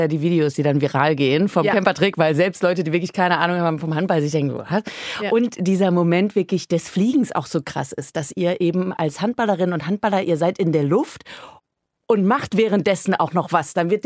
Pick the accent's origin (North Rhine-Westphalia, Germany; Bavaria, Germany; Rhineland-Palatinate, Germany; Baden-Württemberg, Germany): North Rhine-Westphalia, Germany; Lemgo; Ich komme ja aus einer absoluten Handballhochburg. Ich komme aus Lemgo.